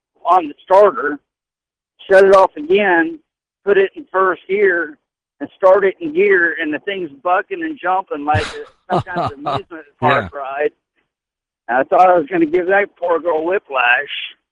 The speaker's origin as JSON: {"language": "English", "town": "Barry", "region": "Illinois", "country": "United States", "tie": "born or raised there", "said": "I grew up in Illinois and graduated in a little town called Barry."}